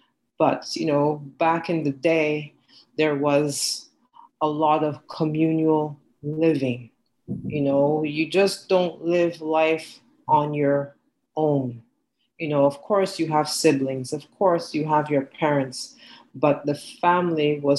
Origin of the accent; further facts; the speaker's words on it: Nigeria; For us back home in Nigeria, I mean, when I was growing up in Nigeria, you could easily go to your neighbor's house